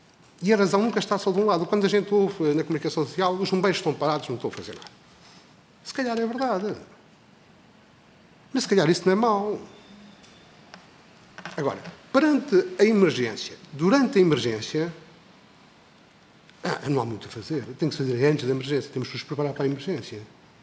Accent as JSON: {"language": "Portuguese", "region": "Bragança", "country": "Portugal", "said": "eu sou de Bragança, eu consigo daqui a Bragança em 4 horas e pouco"}